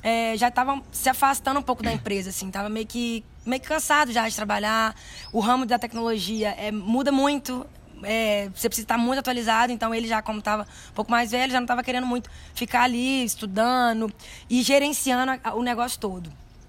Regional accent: Juiz de Fora, Minas Gerais, Brazil; also born or lived in Ubá; Nasci aqui em Ubá.

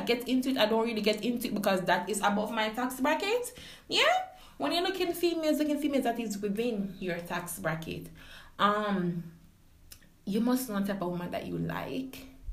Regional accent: Jamaica; Because as a Jamaican, as a girl from the country, you buy a man and shoes, man, I go walk out to your life and I'm not gonna look back.

